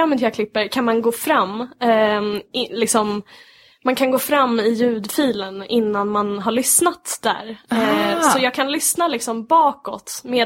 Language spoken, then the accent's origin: Swedish; Sollentuna, Stockholm County, Sweden; Jag är uppvuxen i Sollentuna med mina föräldrar och min lilla syster Ulrika.